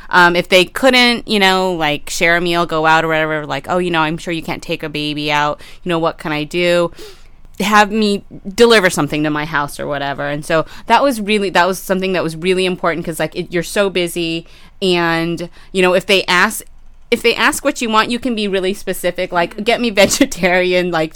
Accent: Philippines; I'm Filipino

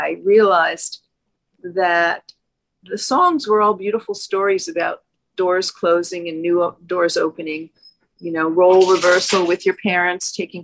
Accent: New Jersey, United States; I grew up in New Jersey, which was close enough to New York, so that a special treat was really to come with my family and see a Broadway musical.

